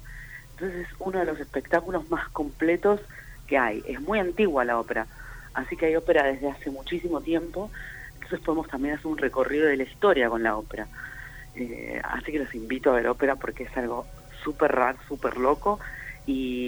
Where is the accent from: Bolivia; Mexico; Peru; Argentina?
Argentina; nosotros siendo argentinos